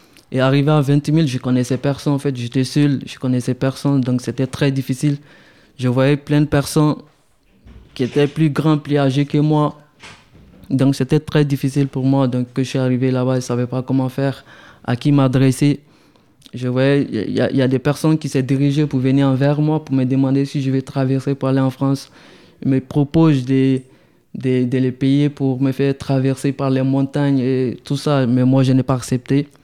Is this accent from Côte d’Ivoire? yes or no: yes; Côte d’Ivoire; now in Libya; Je suis ivoirien d'origine guinéenne. Je suis parti de la Côte d'Ivoire en 2016.